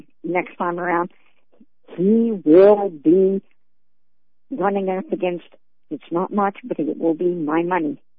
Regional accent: Scotland, United Kingdom; I said, hey, I'm a Scot. I got a long memory.

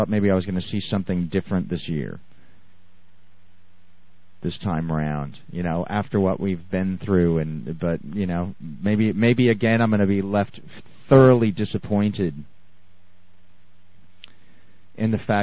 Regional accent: United States; I'm an American living overseas, and I'm just embarrassed.

